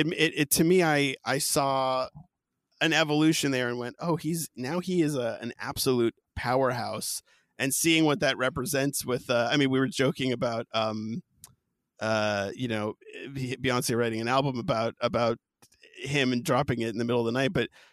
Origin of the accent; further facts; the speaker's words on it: East Coast, United States; I mean, I'm from the East Coast. I'm 36, and so I had you know, I had my, and I talked about it a little bit on the show